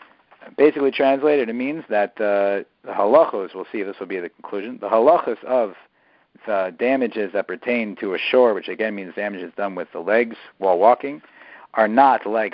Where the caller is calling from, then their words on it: Israel; I'm calling from Eretz Yisrael. Sunday here is a regular day